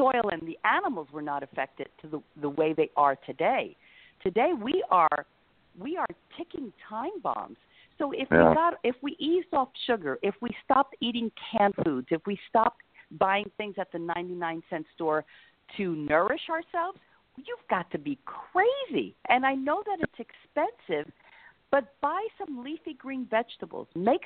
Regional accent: Puerto Rico; I'm from Puerto Rico, so my diet was all sugar, everything fried, meat.

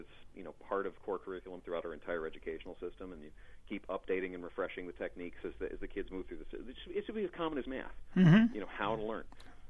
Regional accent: Cleveland, Ohio, United States; NFL, dude, I grew up in Cleveland.

